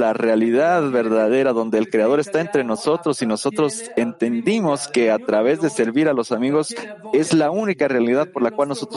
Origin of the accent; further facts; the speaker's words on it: Italy; Así como los italianos siempre hacemos y queremos sacar nuestra felicidad de nuestro corazón para todos ustedes.